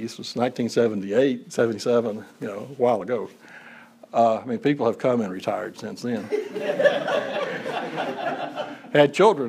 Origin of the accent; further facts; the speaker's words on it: Russellville, United States; I grew up in Russellville, and so I am as enculturated in Church of Christness as one can be, okay?